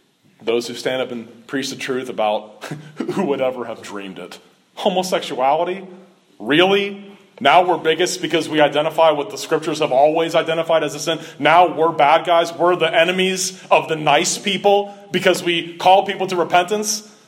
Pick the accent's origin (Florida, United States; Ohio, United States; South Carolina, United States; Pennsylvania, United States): Ohio, United States; Cincinnati; Y'all ever heard this? I've heard this a lot growing up in Cincinnati.